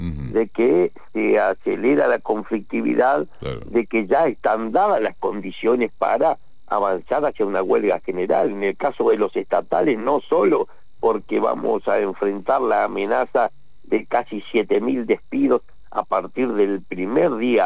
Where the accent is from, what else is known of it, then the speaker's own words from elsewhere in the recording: Patagonia, Argentina; para aquellos que somos patagónicos, que la recordamos también cortando la ruta entre Bariloche y el Bolsón